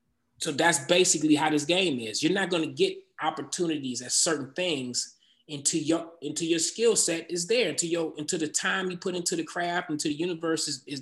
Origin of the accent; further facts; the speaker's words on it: Detroit, Michigan, United States; So as I got older, you know, growing up in Detroit, it really wasn't an avenue for, you know, the arts like that, you know, coming up in that time.